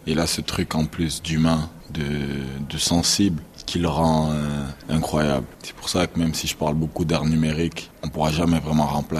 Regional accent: Toulouse, Occitanie, France; Je pense que même si je viens de Toulouse, j'ai pas pu m'attacher autant que d'autres personnes à un point précis.

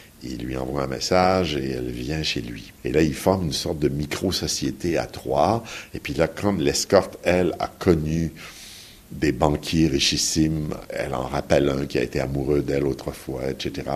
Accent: Canada; c'est vrai particulièrement chez nous au Canada

